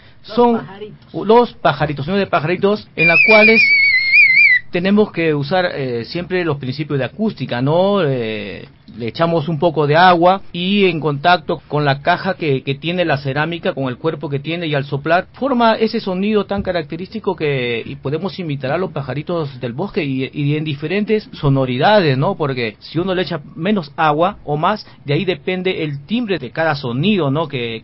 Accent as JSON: {"language": "Spanish", "country": "Peru", "said": "soy de Perú"}